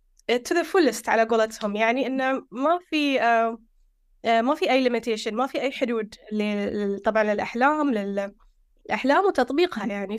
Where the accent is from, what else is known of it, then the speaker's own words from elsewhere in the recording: Bahrain; also born or lived in Lamu, Kenya; البحرين هو يعني بيتي وأصلي، وأنا من البحرين، المقر الأساسي، المركز البحرين، المركز الثاني لي هو جزيرة لامو، فصرت يعني بين البحرين جزيرة لامو